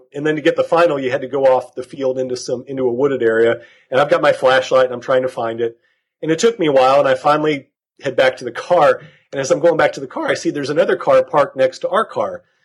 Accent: Kansas, United States; I grew up in Kansas in generally the same town

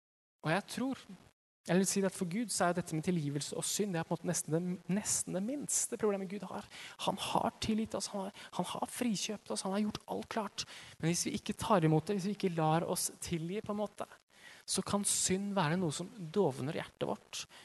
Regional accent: Vang, Innlandet, Norway; moved away as an adult; jeg dro fra Vang utenfor Hamar, der jeg kommer fra, til Johannesburg, en stor by i Sør-Afrika.

